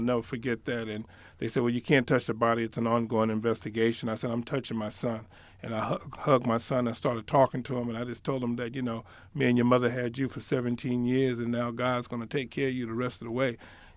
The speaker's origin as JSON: {"language": "English", "town": "Queens", "region": "New York", "country": "United States", "tie": "born or raised there", "said": "I was born in New York. I was born in Harlem, grew up in Queens, New York."}